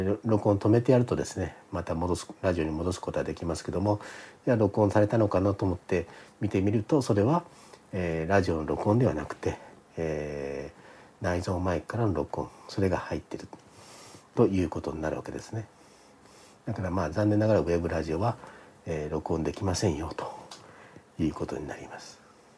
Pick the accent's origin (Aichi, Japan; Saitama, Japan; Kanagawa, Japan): Aichi, Japan; Okazaki; まあ、私の田舎 の愛知県岡崎市の